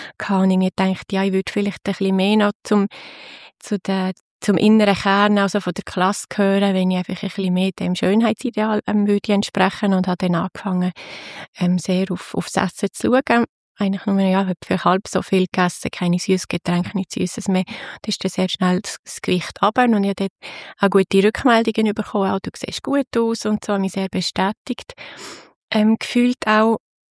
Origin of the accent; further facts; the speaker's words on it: Basel, Basel-Stadt, Switzerland; Ich bin in Basel aufgewachsen, zusammen mit der jüngeren Schwester, 2 Jahre jüngeren Schwester. Wir sind dort in eine EMK-Gemeinde gegangen.